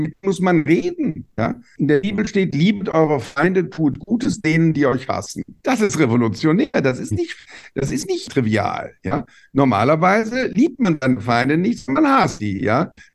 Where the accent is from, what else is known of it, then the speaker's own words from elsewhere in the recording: Germany; Ja, gerade weil ich als Deutscher besonders sensibel bin dafür.